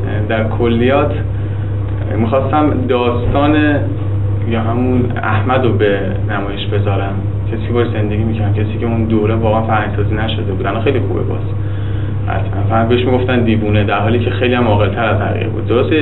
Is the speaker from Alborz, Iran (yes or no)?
yes; Karaj, Alborz, Iran; من خودم بچه کرج هم کلک بالا به دنیا آمدم. دوره بچگیمو من تو کرج گذروندم.